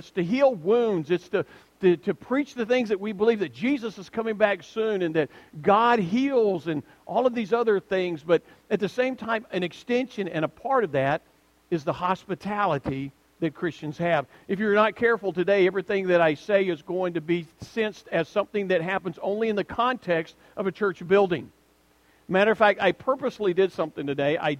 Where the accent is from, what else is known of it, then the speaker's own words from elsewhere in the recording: the South, United States; I have the advantage of being taught what hospitality was growing up in the South